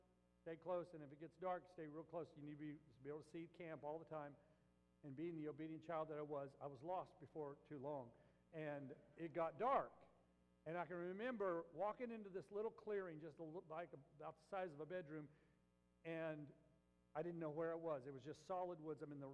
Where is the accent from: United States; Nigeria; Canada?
United States; Albuquerque, New Mexico; And I grew up in Albuquerque, and so we would go into the mountains, way up in the Rocky Mountains.